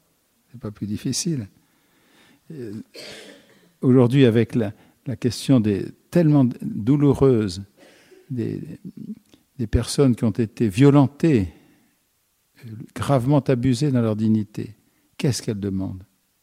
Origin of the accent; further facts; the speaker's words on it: Marseille, Provence-Alpes-Côte d'Azur, France; je suis de Marseille, qu'on me pardonne. J'y suis pour rien d'ailleurs. Et, entre parenthèses, c'est une belle ville.